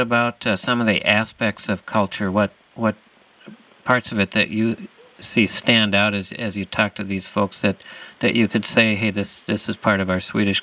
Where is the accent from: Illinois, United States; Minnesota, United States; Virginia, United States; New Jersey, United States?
Minnesota, United States; accent: Minnesotan; people often pick up that I'm from the Midwest or I speak Minnesotan, more or less.